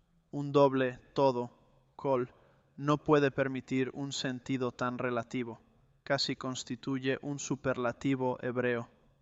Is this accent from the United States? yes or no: yes; California, United States; moved away as an adult; also born or lived in Texas; Soy de California y me mudé a Texas hace más de 2 décadas.